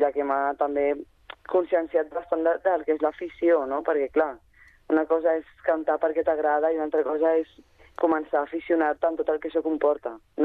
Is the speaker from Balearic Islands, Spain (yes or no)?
no; Barcelona, Catalonia, Spain; jo soc de Torres i Baix, bueno, de Sant Andreu, de Torres i Baix, però em vaig juntar molt a Santa Coloma